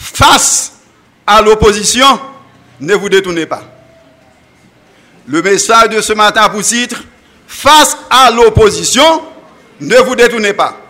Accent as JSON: {"language": "French", "country": "Haiti", "said": "Oh, je suis haïtien."}